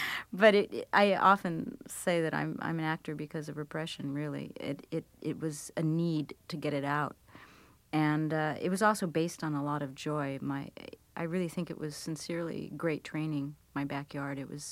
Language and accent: English; Hollywood, California, United States; it's sort of funny that I was raised in Hollywood because I knew nobody in show business. And I knew about a three-block radius from my house, so it was sort of like being raised in a small town.